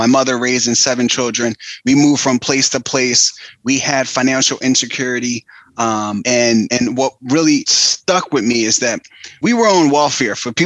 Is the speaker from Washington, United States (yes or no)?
no; Philadelphia, Pennsylvania, United States; But growing up in Philly, I can see the gentrification about to take place in West Philly around University City and in Temple University around that area.